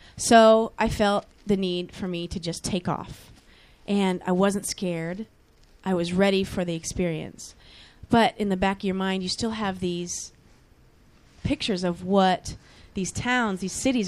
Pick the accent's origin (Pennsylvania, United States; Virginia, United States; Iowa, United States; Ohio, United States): Iowa, United States; Norwalk; Correct. And... Little town, Norwalk. Yay, Norwalk. Little town in Iowa.